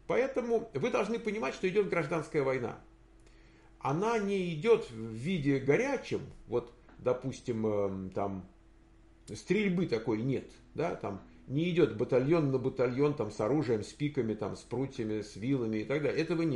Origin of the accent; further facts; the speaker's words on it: Penza, Penza Oblast, Russia; Пенза. Я из Пензы. Я пензяк.